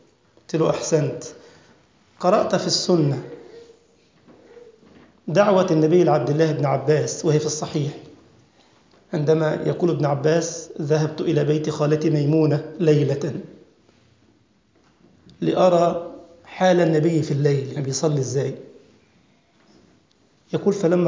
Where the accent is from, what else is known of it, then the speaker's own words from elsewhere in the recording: Egypt; عندنا في مصر انت عارف الموالد والكلام ده كله